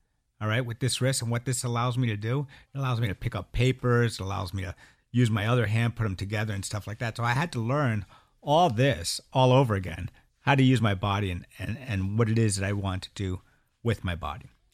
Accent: Dover, New Jersey, United States; Well, I was born in a small town called Dover, New Jersey. I come from Jersey.

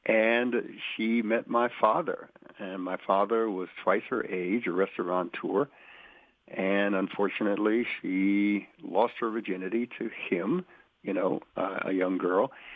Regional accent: Brooklyn, New York, United States; And then I started going to school growing up in Brooklyn and learning the culture.

